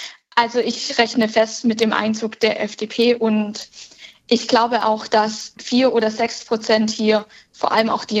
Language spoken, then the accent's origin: German; Göppingen, Baden-Württemberg, Germany; dass ich vor allem auch meine Heimat gestalten kann. Döppingen